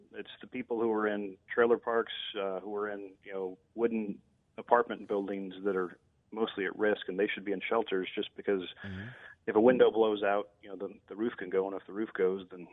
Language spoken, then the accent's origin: English; Iowa, United States; I grew up in Iowa, and I kind of felt along the same lines. I feel a little different now that I'm here.